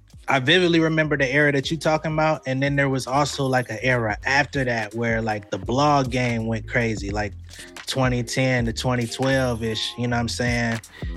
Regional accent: Atlanta, Georgia, United States; also born or lived in Connecticut / California; So I grew up in Atlanta. I was born in Connecticut, moved around quite a bit. So early childhood was spent primarily in California up to about 8 years old, and then moved to Atlanta.

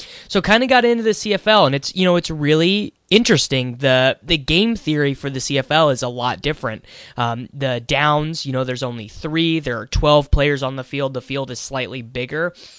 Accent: United States; So as an American who watches the game

